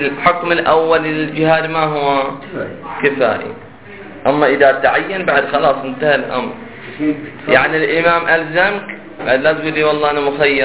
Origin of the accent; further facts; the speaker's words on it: Qatif, Eastern Province, Saudi Arabia; حتى إحنا عندنا في القطيف ثلاث ليالي مظاهرات